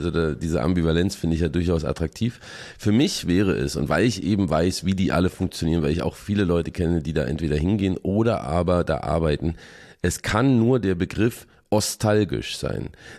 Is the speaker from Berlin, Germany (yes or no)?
yes; Berlin, Germany; Ich bin ja auch gebürtiger Ossi, wenngleich in Berlin, Charlottenburg natürlich sozialisiert.